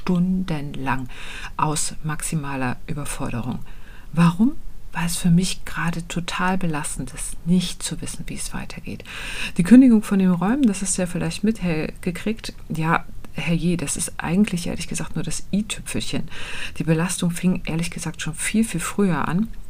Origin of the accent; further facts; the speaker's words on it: Kühlungsborn, Mecklenburg-Vorpommern, Germany; Ich bin nämlich im Urlaub in Kühlungsborn an der Ostsee. Da fahre ich einmal im Jahr hin, weil das eben meine Heimat ist.